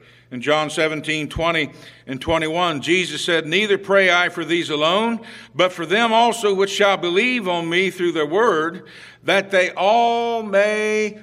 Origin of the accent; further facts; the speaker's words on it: Ohio Valley, United States; or at least I come from the Ohio Valley, we called it the valley.